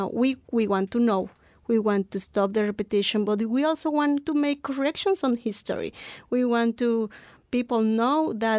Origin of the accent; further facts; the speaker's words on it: Puebla, Mexico; Yo les comento que en Puebla, donde yo soy, donde yo nací, hay una pirámide hermosa